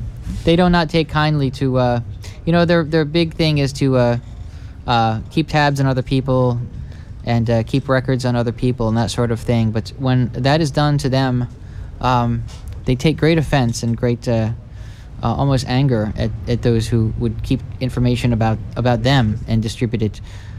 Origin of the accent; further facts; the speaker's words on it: Philadelphia, Pennsylvania, United States; I'm from Philadelphia.